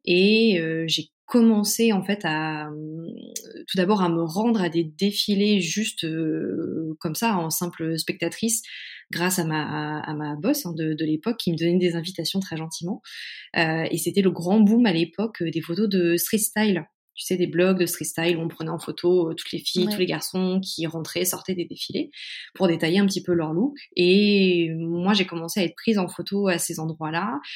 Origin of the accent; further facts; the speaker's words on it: Caen, Normandy, France; born there; alors déjà, je suis née en Normandie, à Caen. J'ai fait mes études jusqu'en deuxième année de fac là-bas.